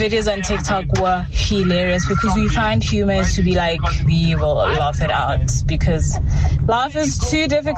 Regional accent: South Africa; Imagine not being South African. I think this is what distinguishes us from the rest of the world, is because we find humor in everything.

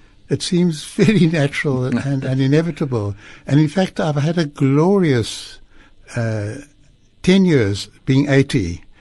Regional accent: Cape Town, Western Cape, South Africa; I grew up in Cape Town, I went to school in Cape Town, went to high school in Cape Town, I went to university in Cape Town, and I went to jail in Cape Town.

